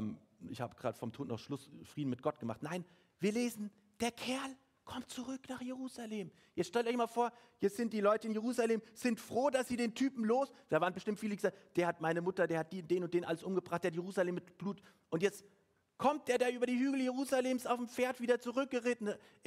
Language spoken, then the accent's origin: German; Frankfurt, Hesse, Germany; Ich habe einen Mentor, würde man sagen, wahrscheinlich in Frankfurt, wo ich groß geworden bin